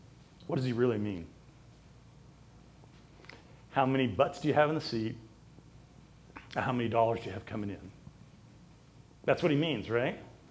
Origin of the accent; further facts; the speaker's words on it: Oklahoma, United States; Where I grew up in Baptist life in Oklahoma, when you say church, you're talking about the building down the street.